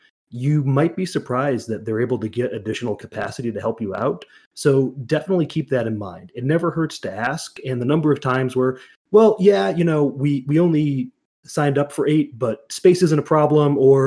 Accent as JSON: {"language": "English", "region": "Massachusetts", "country": "United States", "said": "As someone from the greater Boston area"}